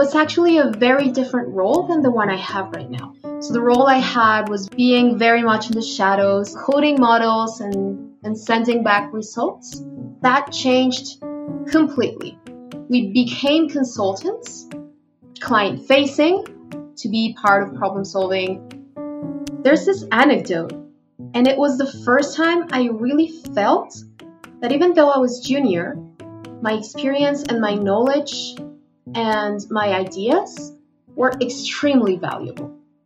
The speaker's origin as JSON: {"language": "English", "region": "Mexico City", "country": "Mexico", "tie": "born or raised there", "said": "I was born and I grew up in Mexico City, which is Mexico's capital. So it's a very noisy, very fast-paced, very crowded city. I grew up with that, so it's okay, it feels like home."}